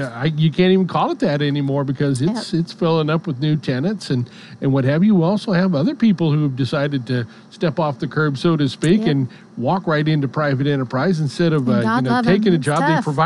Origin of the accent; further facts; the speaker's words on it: Great Lakes, United States; I come from the Great Lakes region, and it's nice to see Christmas celebrated kind of Christmassy, but not freezing your tuchus off.